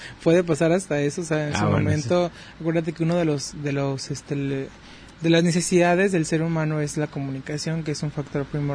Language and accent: Spanish; Mexico; como todo mexicano, lo chistoso de los temas